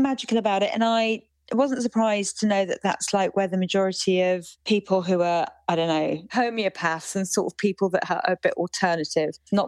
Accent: London, United Kingdom; as a Londoner

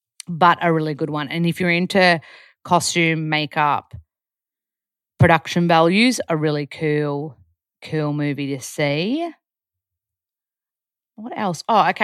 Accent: Australia; accent: Aussie; I'm not putting on a dialect like I'm in my natural Aussie accent

